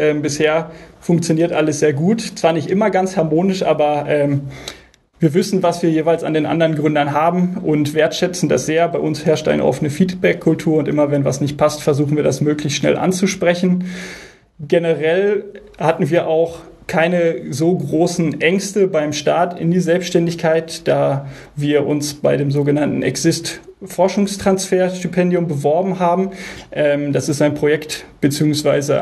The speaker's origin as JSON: {"language": "German", "region": "North Rhine-Westphalia", "country": "Germany", "said": "Dazu muss gesagt werden, Bude ist bei uns im Ruhrgebiet."}